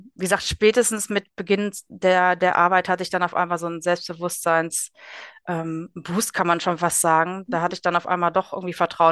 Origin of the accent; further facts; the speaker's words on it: Dortmund, North Rhine-Westphalia, Germany; Ja. Ich komme aus Dortmund, genau.